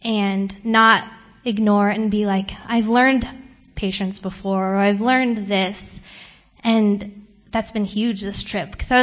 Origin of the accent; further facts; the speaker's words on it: California, United States; I'm from Southern California, about a half hour away from LA.